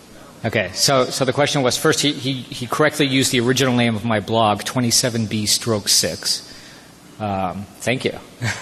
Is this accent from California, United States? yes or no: yes; Los Angeles, California, United States; I grew up in Los Angeles, so I knew it well.